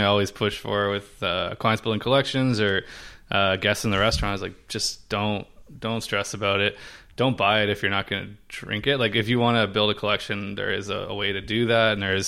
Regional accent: North York, Ontario, Canada; I mean, I grew up playing hockey in North York, and you know, Maker or Laker beer was what I drank for most of my early adult years.

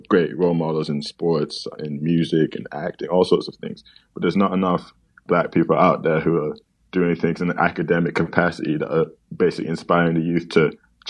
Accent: Scotland, United Kingdom; growing up in Scotland

